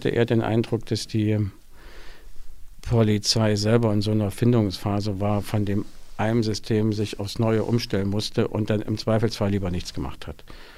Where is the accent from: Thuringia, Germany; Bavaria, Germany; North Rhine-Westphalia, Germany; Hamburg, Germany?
Thuringia, Germany; Jena; ich bin ja in Jena groß geworden, ne? Und in der ersten Schule, in der ich gewesen bin, das war die Emil-Wirk-Schule in Lobeder West